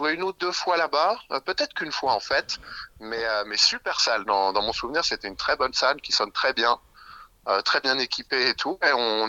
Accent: Paris, Île-de-France, France; Sans faire de jaloux, bah nous on est des Parisiens. Donc c'est vrai que jouer à Paris, bah c'est toujours un petit peu particulier.

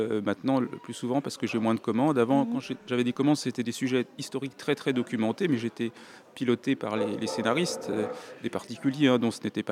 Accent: Paris, Île-de-France, France

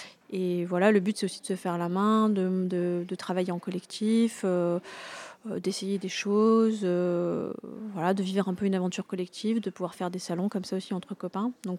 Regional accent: Drancy, Île-de-France, France; Je viens de Drancy, Île-de-France.

